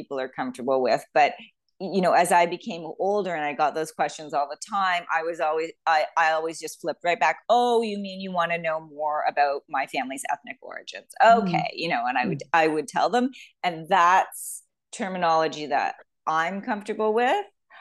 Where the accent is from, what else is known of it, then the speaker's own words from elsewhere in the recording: Toronto, Ontario, Canada; And I'll say, Toronto, I'm from Toronto.